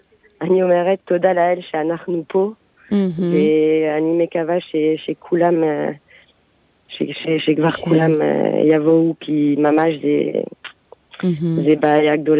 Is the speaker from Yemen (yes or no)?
no; France; now in Israel; אני נולדתי בצרפת, אבל מאז שהייתי קטנה הרגשתי צרפתיה, יהודיה, אבל צרפתיה